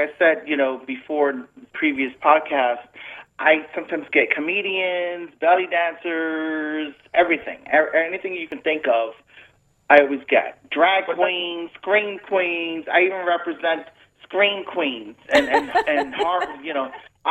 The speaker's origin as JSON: {"language": "English", "region": "New York", "country": "United States", "lives_now": "Florida, United States", "said": "Trust me, I've been living here for over 14 years. I'm originally from New York, and I love Florida."}